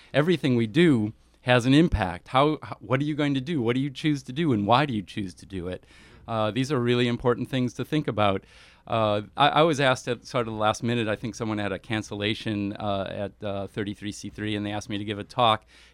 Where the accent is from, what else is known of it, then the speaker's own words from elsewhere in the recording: United States; Me being an American over there, there's been a lot of talk about what's going on in our country